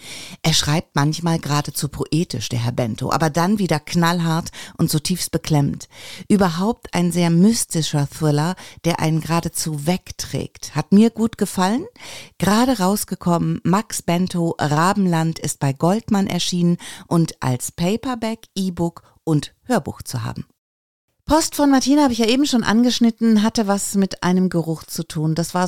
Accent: Nettetal, North Rhine-Westphalia, Germany; Jetzt ist meine Heimat nicht so weit weg. Es ist der Niederrhein, es ist Nettetal. Ich weiß nicht, vielleicht kennt ihr das, liegt an der holländischen Grenze.

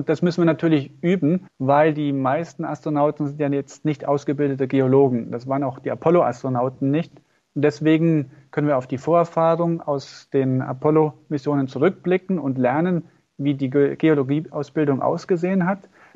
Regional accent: Gronig, Saarland, Germany; Aber ich komme aus dem Dorf Gronich und das sieht man ganz schön an dem Momberg, an dem Denkmal oben auf dem Berg.

